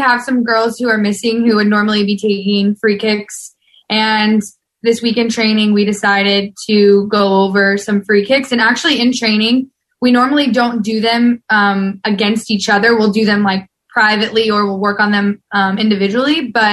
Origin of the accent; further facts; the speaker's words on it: Georgia, United States; Yeah, I grew up in Georgia. I was born in, well, I wasn't born, born and raised. I was raised in Georgia.